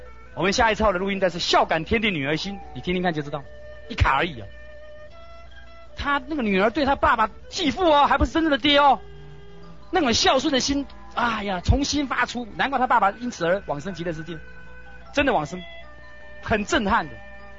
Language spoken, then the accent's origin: Chinese; Daxi, Taoyuan, Taiwan; 另外还有大溪弥陀村，那里是山明水秀，也是我的故乡。